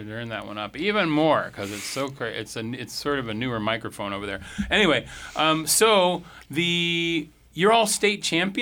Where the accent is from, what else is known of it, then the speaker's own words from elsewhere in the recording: Anchorage, Alaska, United States; I was in Anchorage. I was at Service High School.